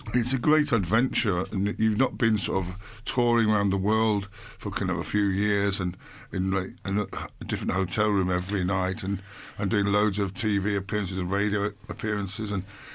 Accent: Blackpool, North West England, United Kingdom; I grew up in Blackpool, and Blackpool was quite sort of lots of neon, and it was quite sleazy around Blackpool.

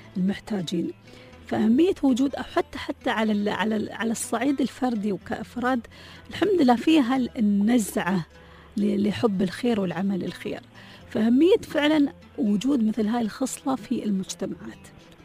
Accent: Dubai, United Arab Emirates; يسمعونا نحن عيال زايدة ونحن من دبي أو دولة الإمارات

